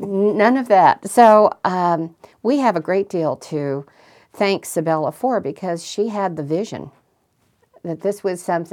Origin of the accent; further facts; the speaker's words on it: San Francisco, California, United States; I grew up in San Francisco, and the history of the neighborhoods, certainly after World War II, was that people kept their victory gardens going.